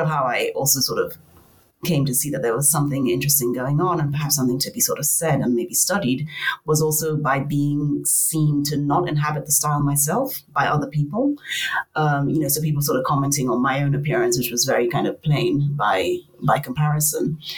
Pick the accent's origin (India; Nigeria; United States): Nigeria; I come from Nigeria. So after finishing my master's, I worked for 4 years in publishing in Nigeria.